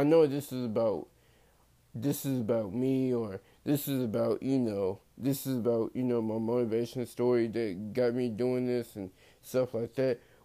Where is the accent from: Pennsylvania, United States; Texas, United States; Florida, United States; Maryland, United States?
Texas, United States; Fort Worth; I grew up in Texas. I grew up in a city called Fort Worth of Texas. I am currently 21 years old.